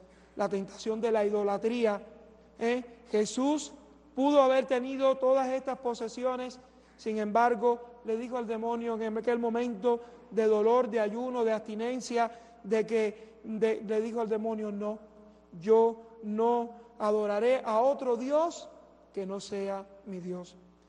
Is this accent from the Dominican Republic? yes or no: no; Cuba; La mayor parte de ustedes, de nosotros, somos cubanos y sabemos lo que es la falta de pan.